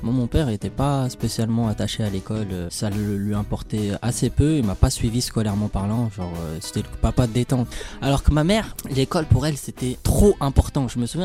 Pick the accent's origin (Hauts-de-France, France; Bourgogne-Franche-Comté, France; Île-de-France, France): Île-de-France, France; Étampes; also born or lived in Morocco; Moi j'ai grandi à Guinette, je suis né au Maroc, mais je suis arrivé très jeune en France, je m'en souviens même pas, j'étais nourrisson. Et donc j'ai grandi dans mon petit quartier